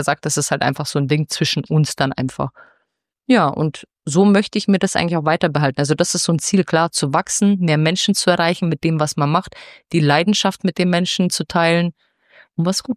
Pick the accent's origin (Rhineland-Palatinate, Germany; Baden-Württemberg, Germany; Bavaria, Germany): Bavaria, Germany; Wir kommen ja aus der Nähe München